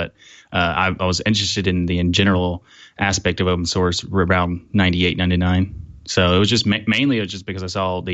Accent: Birmingham, Alabama, United States; I'm from Birmingham, Alabama.

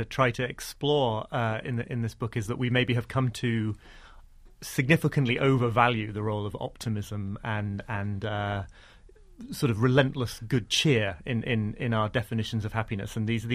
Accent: United Kingdom; as a Brit

